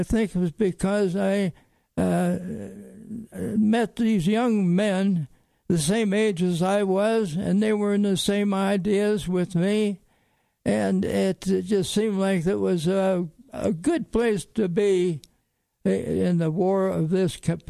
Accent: Toledo, Ohio, United States; born there; Well, I was born in Toledo, Ohio in 1922. And believe it or not, I'm 95.

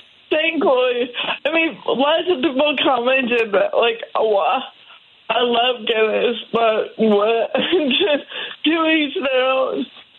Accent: Burlington, Vermont, United States; now in Brooklyn, United States; I live way out in Brooklyn, but when I told that joke, I was actually in my hometown, Burlington, Vermont, where I grew up

